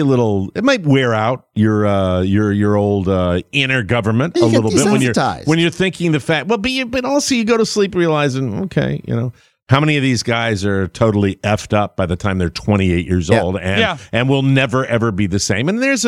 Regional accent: Florida, United States; Up there in my home state of Florida, right up there in Jacksonville, empty building.

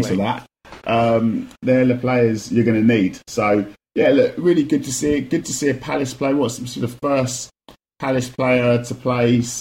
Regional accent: Ghana; I'm half Ghanaian, mate. I don't care what Ivory Coast do.

